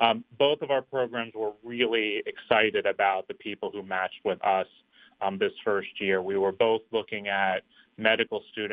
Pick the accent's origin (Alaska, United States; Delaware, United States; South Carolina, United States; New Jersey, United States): Delaware, United States; Wilmington; I am a native Delawarean. I grew up in Wilmington.